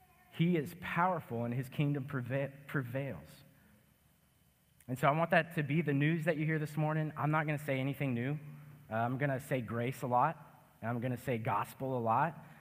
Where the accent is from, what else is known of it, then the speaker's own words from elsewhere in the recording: Roman Forest, Texas, United States; I grew up in Roman Forest, not too far from here, just north of New Caney, actually in New Caney, but a little subdivision that its own city of Roman Forest.